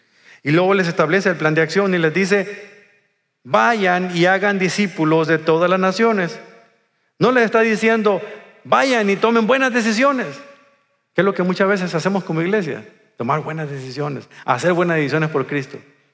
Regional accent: Mexico; De seguro era de mi tierra, porque solamente en México, en mi tierra, desayunamos pescado en la mañana

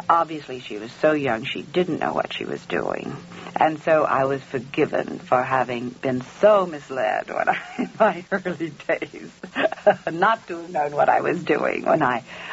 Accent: Missouri, United States; And Sally and I grew up together in Missouri.

